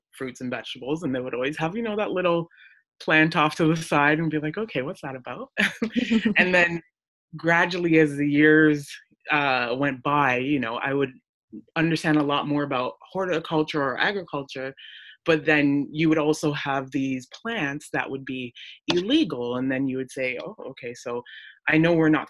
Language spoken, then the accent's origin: English; Scarborough, Ontario, Canada; I grew up in, I guess you could say, the hood, where I grew up in Scarborough.